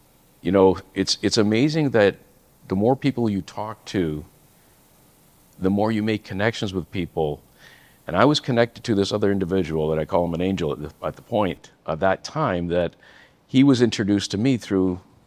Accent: British Columbia, Canada; also born or lived in Alberta; I'm Canadian. And grew up in British Columbia, and then I was taken to Alberta through a job transfer

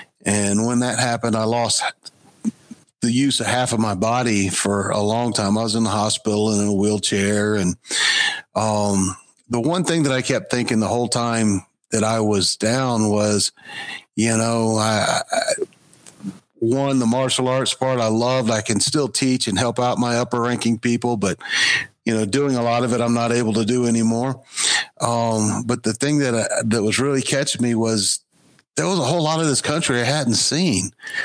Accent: East Coast, United States; I grew up on the East Coast.

